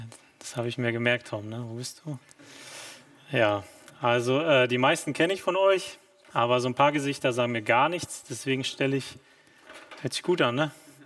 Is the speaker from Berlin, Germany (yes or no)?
yes; Berlin, Germany; Ursprünglich bin ich eigentlich groß geworden in Berlin.